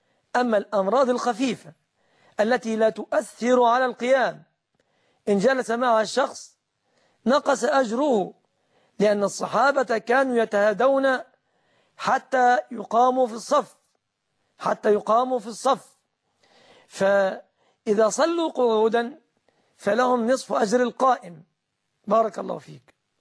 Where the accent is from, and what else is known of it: Egypt